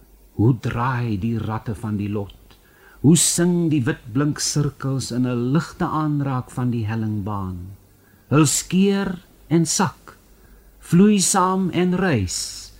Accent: Western Cape, South Africa; My kinderjare het ek op die Karoo dorp Peersten deurgebring en vandag nog as ek deur die barre en fascinerende landskap van die klein Karoo reis

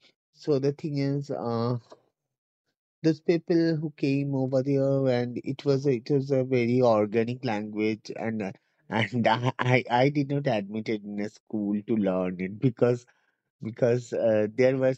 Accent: Kolkata, West Bengal, India; from Kolkata, West Bengal, India. So I just, as a trans person, I started activism since 20 years ago.

